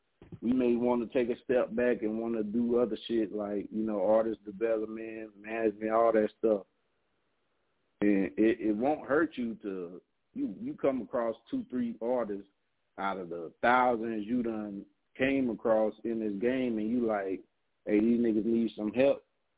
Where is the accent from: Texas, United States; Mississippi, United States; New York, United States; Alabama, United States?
Texas, United States; Houston; also born or lived in Savannah; I mean, being from Savannah and growing up in Houston, you know, which is a way bigger city